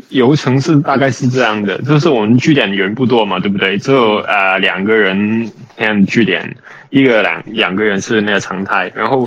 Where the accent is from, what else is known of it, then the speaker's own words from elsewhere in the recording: Hong Kong; moved away as an adult; now in Ukraine; 对，我是一名来自香港的土生土长的香港人，对，然后就是今年年初的时候，就自己一个飞过来乌克兰这边参军了。